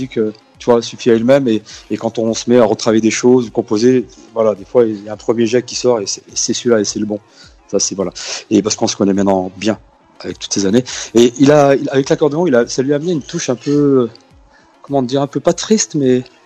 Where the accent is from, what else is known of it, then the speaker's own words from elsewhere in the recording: Saint-Étienne, Auvergne-Rhône-Alpes, France; nous, on est de Saint-Étienne, machin, mais moi, je suis un fils de mineur.